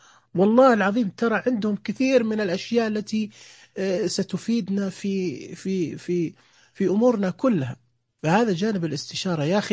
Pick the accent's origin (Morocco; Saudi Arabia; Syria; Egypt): Saudi Arabia; تقدمها عندنا في السعودية